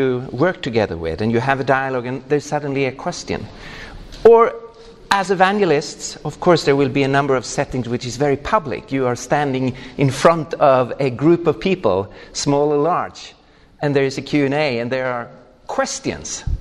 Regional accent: Stockholm, Stockholm County, Sweden; I come from Stockholm, Sweden

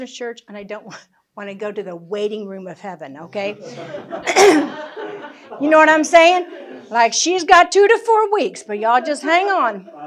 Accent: United States; now in United Kingdom; I'm from America, but I live in Scotland

